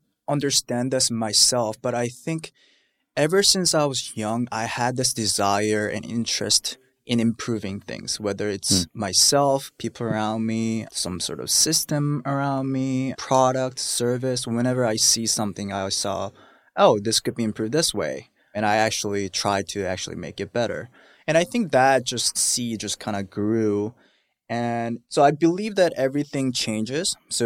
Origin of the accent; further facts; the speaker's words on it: South Korea; English is a second language; moved away as an adult; also born or lived in Minnesota; now in San Francisco, United States; Made in Korea, born and raised in South Korea for the first 18 years. And then I moved to Minnesota with my mom and stepdad. Learned English, went to school for mechanical engineering.